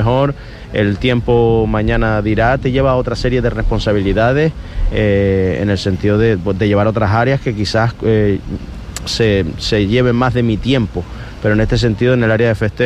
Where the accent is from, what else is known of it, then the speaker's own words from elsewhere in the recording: Corralejo, Canary Islands, Spain; now in Puerto del Rosario, Spain; Yo he vivido siempre mucho a caballo entre, nací en Corralejo, me crié en Corralejo, después me fui fuera a estudiar, después volví y ya me instalé en Puerto del Rosario